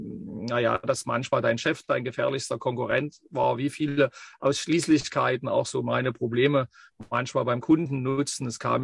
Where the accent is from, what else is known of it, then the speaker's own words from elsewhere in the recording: Saxony, Germany; Region Leipzig, vom Alter her also auch noch jemand, der 18, 19 Jahre in einer anderen Republik das erlebt hat